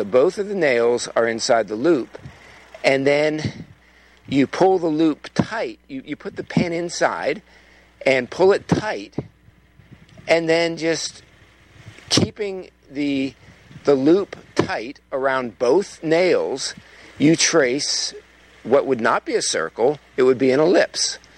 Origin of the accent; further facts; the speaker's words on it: United States; I'm using miles because I'm an American.